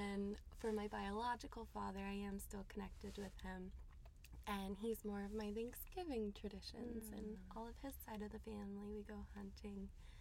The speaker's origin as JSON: {"language": "English", "region": "Virginia", "country": "United States", "tie": "born or raised there", "also_born_or_lived": "Gainesville, Virginia", "said": "I lived with my grandparents for a few in Northern Virginia until I was four, and I came here to the mo"}